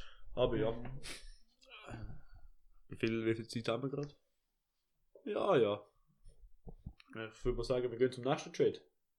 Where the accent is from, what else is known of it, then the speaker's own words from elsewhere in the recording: Italy; German is a second language; Und ich rede über das, weil ich bin ein Italiener.